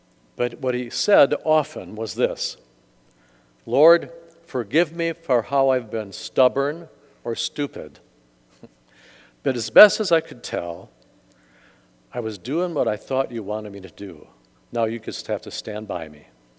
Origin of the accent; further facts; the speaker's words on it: Eau Claire, Wisconsin, United States; my home church in Eau Claire when I was growing up in Wisconsin.